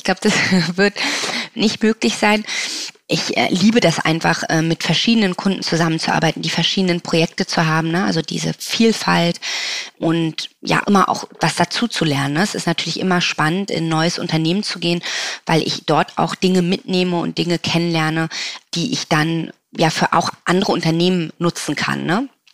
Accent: Germany; now in South Africa; Deutschland wird immer meine Heimat bleiben und ich liebe Deutschland.

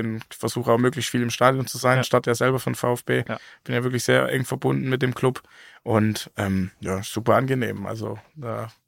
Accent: Welzheim, Baden-Württemberg, Germany; Aus Welzheim.

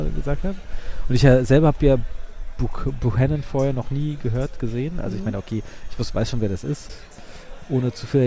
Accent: Berlin, Germany; bin ja Berliner

